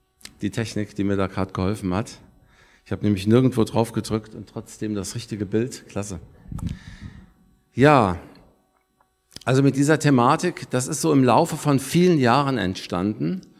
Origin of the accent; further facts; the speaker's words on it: Frankfurt, Hesse, Germany; Und wir kommen aus Frankfurt